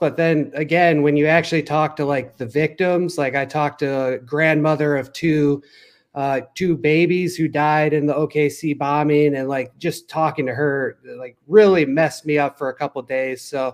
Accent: Cleveland, Ohio, United States; I mean, I'm from Cleveland, so I've had like 3 decades of misery there.

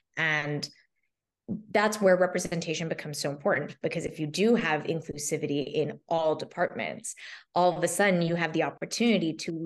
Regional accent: Canada; as an Indian girl growing up in Canada, because that was my experience.

